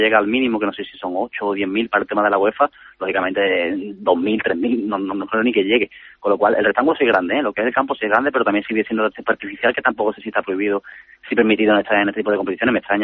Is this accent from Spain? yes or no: yes; La Línea de la Concepción, Andalusia, Spain; born there; Nací en la línea de la Concepción.